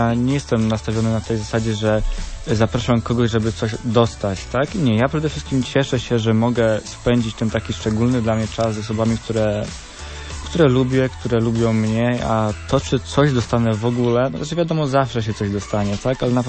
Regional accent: Greater Poland Voivodeship, Poland; ostatnio jestem z Wielkopolski

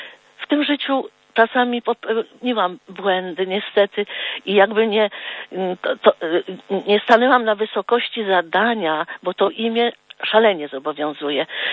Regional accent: Warsaw, Masovian Voivodeship, Poland; born there; ja urodziłam się 3 sierpnia, 7 lat po wojnie, w zdruzgotanej Warszawie

